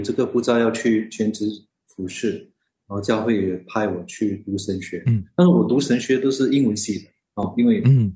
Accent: Singapore; Chinese is a second language; 我是新加坡人。从小呢，大家都如果了解新加坡的文化，我都是受英语教育。但是感谢主，在一个华人教会里面成长，就是信主以及受洗

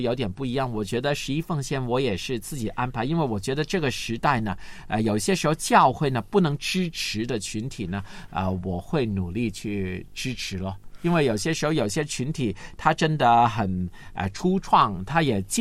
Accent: Guangdong, China; 我们广东人有一句叫马死落地行

